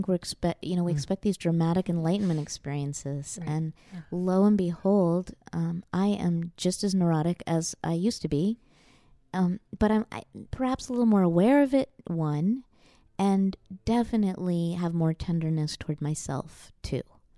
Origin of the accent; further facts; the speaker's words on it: New York, United States; So I'm a Jew from New York, or at least that's, you know, my parents are, and I was born in New York, and they were refugees from that world. But I grew up in a secular Jewish family that was drawn to Hinduism, Buddhism, to the Dharma traditions.